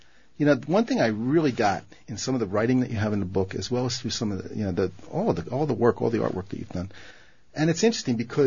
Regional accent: Philadelphia, Pennsylvania, United States; I grew up in Southwest Philadelphia where we watched right outside the oil refineries where we watched the blue and green lights at night, and we never realized we were being poisoned, thought they were great shows

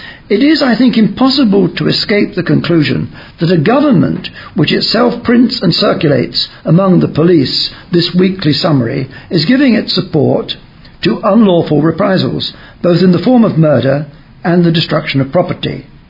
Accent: London, United Kingdom; but brought up as London Irish, you see, and I got on with English people as well, London Irish.

